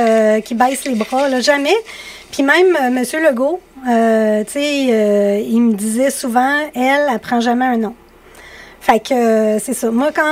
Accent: Quebec, Canada; je voulais avoir Lotbinière-Frontenac, c'était mon patelin.

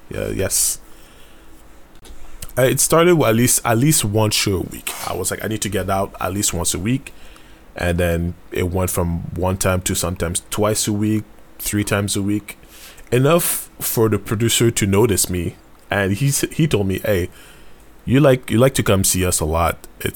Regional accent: Montreal, Quebec, Canada; born there; So I am born in Montreal, but I'm Haitian. Both my parents are Haitian.

